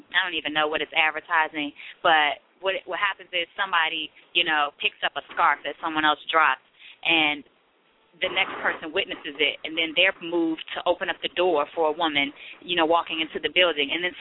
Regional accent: Washington, District of Columbia, United States; I was born and raised in Washington, D.C., lived in Upper Northwest

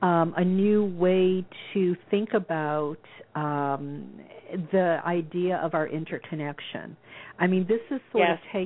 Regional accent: the South, United States; Oh, I know from growing up in the South, you know, you're supposed to be nice.

